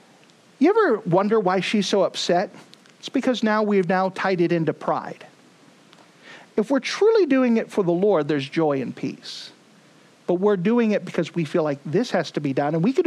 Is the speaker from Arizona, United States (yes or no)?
yes; Arizona, United States; I came from Arizona and we still have that type of thing.